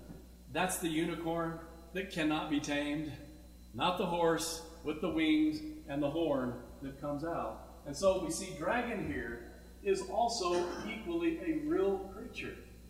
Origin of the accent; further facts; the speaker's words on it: South Dakota, United States; Again, my home state, South Dakota